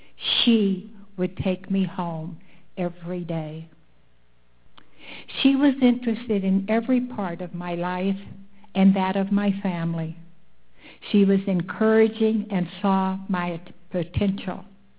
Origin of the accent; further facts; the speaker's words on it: Florida, United States; born there; I was born in Central Florida 86 years ago to a hard-working truck and produce farmer, living without electricity or indoor plumbing until I was 16 years old.